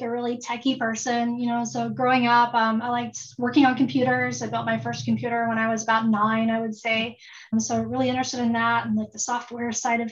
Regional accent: Tulsa, Oklahoma, United States; So I'm currently based in Tulsa, Oklahoma. Actually, this is where I was born and raised, so I haven't ever left.

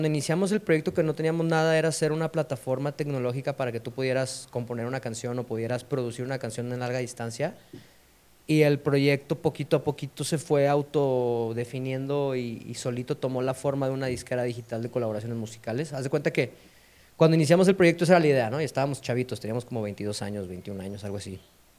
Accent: Guadalajara, Jalisco, Mexico; soy de aquí de Guadalajara, tengo 33 años

